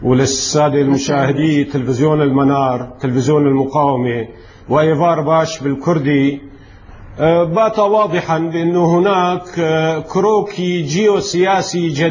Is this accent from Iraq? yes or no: no; Syria; نحن كشعب سوري